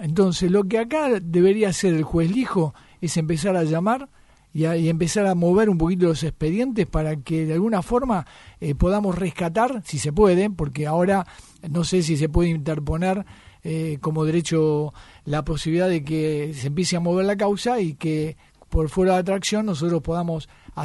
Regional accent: Argentina; Ahora, es increíble lo que nos pasa como argentinos

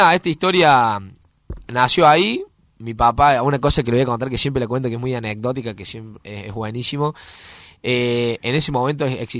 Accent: Loreto, Santiago del Estero, Argentina; nosotros somos de Santiago del Estero, un pueblo llamado Loreto.

